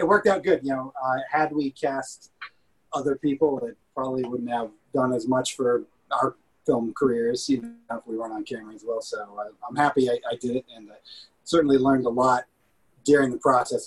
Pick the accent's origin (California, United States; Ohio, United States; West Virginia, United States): California, United States; Los Angeles; I was. Yeah, I was born in Northridge.